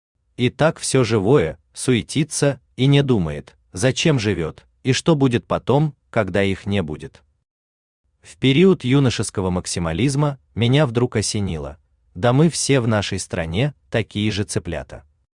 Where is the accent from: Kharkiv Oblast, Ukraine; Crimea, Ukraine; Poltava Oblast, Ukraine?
Kharkiv Oblast, Ukraine; Kharkiv; moved away as an adult; моя малая родина неожиданно оказалась в другом государстве. Я прожил в родном городе 23 года, едва ли не треть жизни. Но именно в Харькове прошли лучшие годы, там я вырос и сформировался как личность.